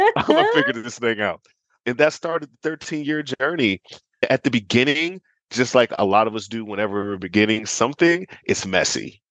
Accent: United States; born there; I am an American born.

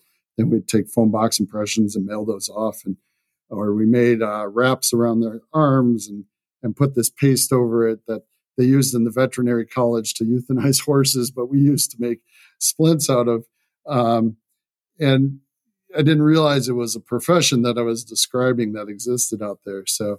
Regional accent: Detroit, Michigan, United States; because I was from the Metro Detroit area

